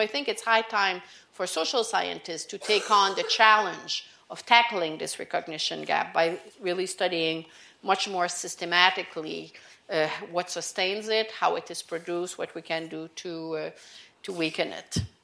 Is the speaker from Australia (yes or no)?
no; Canada; as a Canadian, when I was a teenager, Pierre-Éliott Trudeau, the then prime minister, decided to pass a policy defining Canadian society as multicultural.